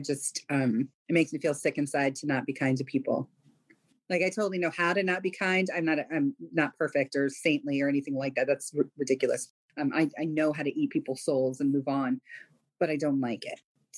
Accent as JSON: {"language": "English", "region": "California", "country": "United States", "tie": "born or raised there", "said": "I grew up in Southern California. I could go to any kind of church I wanted to."}